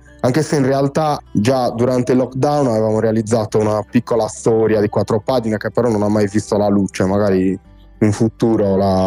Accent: Tiesi, Sardinia, Italy; accent: Logudorese; Io vengo da Tiesi ed è tutta ambientata in siti archeologici

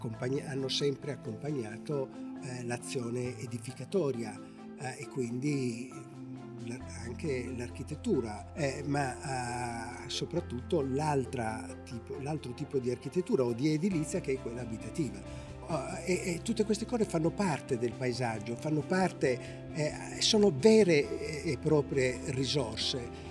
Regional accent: Sardinia, Italy

